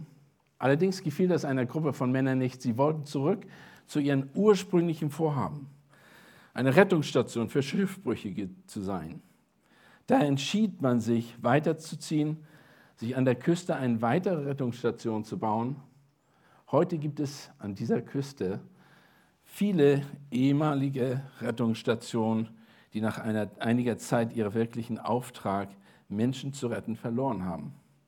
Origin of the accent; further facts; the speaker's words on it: Kiel, Schleswig-Holstein, Germany; Ich bin tatsächlich an Kiel aufgewachsen. Starke Wind, Stürme, Wasser sind mir absolut vertraut gewesen.